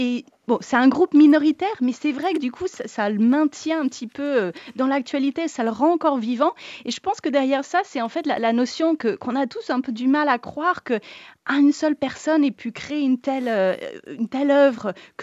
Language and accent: French; France; French is a second language; also born or lived in Ireland; En fait, je suis née en Irlande et j'ai déménagé en France vers l'âge de 5-6 ans. Et au début, je ne parlais pas très bien français.